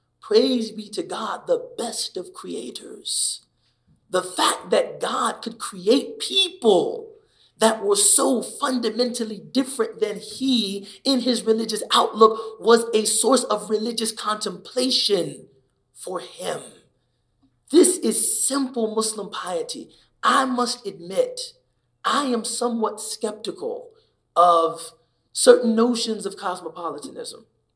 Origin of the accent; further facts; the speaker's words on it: United States; Yes, I'm from America.